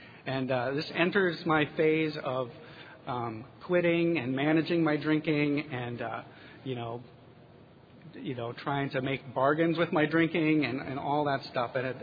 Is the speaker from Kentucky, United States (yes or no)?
no; Minnesota, United States; moved away; also born or lived in San Francisco; The third phase, I would say, of my drinking was that I had moved to San Francisco, and I grew up in Minnesota. I had moved to San Francisco, and my life had centered around the bar